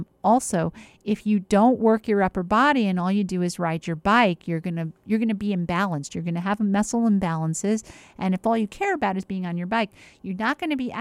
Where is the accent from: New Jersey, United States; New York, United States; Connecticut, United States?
New Jersey, United States; I grew up in New Jersey, and I think New Jersey is far enough south that you find that it gets hot enough that most people get in the water.